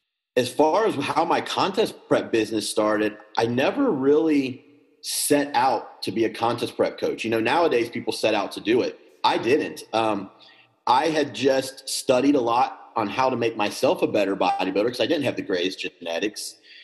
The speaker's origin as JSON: {"language": "English", "town": "Cincinnati", "region": "Ohio", "country": "United States", "tie": "born or raised there", "lives_now": "Independence, United States", "said": "I grew up in Cincinnati, Ohio, and I'm in Independence, Kentucky right now."}